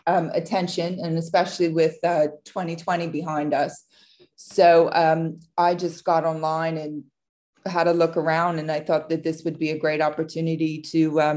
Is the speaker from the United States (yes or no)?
no; Bermuda; now in United Kingdom; I'm from Bermuda. I just moved here to the UK in March with the family.